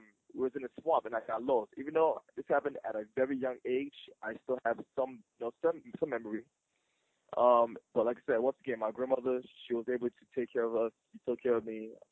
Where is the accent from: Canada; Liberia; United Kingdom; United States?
Liberia; growing up in Liberia was actually great prior to the war, you know.